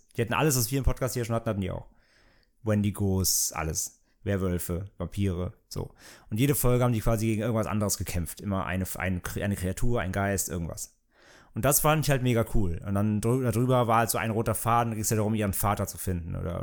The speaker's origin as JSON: {"language": "German", "town": "Bad Neuenahr-Ahrweiler", "region": "Rhineland-Palatinate", "country": "Germany", "tie": "born there", "said": "in meiner Geburtsstadt, Bad Neuenahr."}